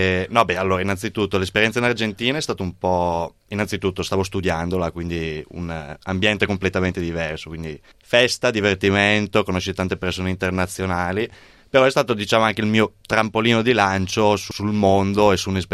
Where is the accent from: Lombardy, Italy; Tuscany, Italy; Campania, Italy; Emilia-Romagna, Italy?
Lombardy, Italy; Brescia; io sono di Brescia e la nostra realtà comunque è una realtà abbastanza attiva dal punto di vista lavorativo